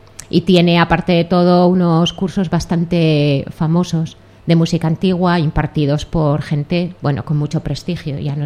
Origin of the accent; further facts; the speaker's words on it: Gijón, Asturias, Spain; moved away; also born or lived in Madrid / Salamanca; Sí, yo luego me fui de Gijón.